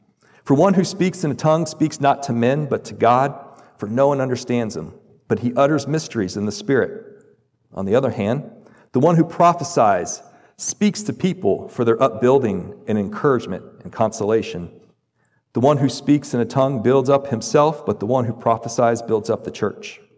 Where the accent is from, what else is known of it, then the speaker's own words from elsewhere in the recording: the South, United States; I'm from the South.